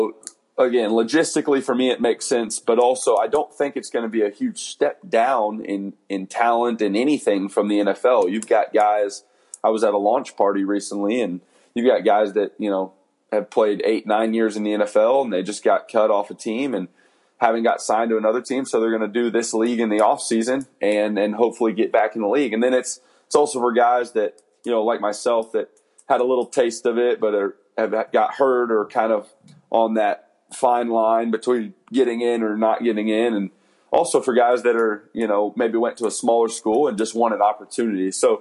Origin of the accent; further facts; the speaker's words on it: San Antonio, Texas, United States; I'll get to play in San Antonio, which is my hometown